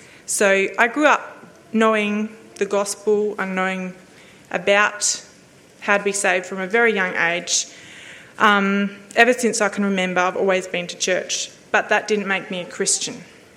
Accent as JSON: {"language": "English", "town": "Murray Bridge", "region": "South Australia", "country": "Australia", "tie": "born or raised there", "said": "I grew up in Murray Bridge, a farming district not too far away from here, and I grew up next door to my husband, actually, for the first few years of my life. And then from there went to live at Maipalunga"}